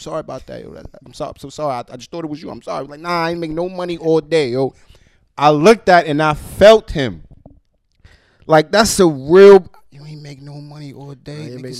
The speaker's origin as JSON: {"language": "English", "region": "New York", "country": "United States", "said": "I'm from New York. You from Baltimore? What up?"}